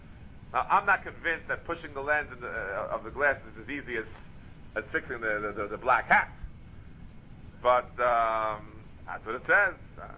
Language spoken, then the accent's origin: English; Bronx, New York, United States; Oh, yeah, I grew up in the East Bronx, and I know about the Rosh Hashanah, and I used to put the lights on and off.